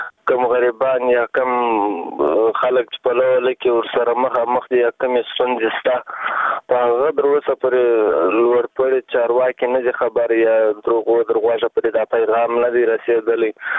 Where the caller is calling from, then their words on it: Kandahar, Afghanistan; د کندهار ولایت نه